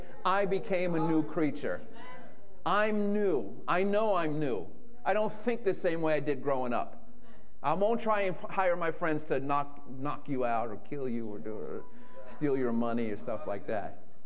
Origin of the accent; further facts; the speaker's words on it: Bronx, New York, United States; I grew up in the Bronx. I acted like a kid from the Bronx.